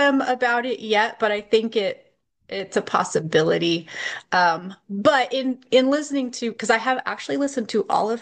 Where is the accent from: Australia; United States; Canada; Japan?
Japan; moved away as an adult; So I was born and raised in Japan. I lived there until I was 24.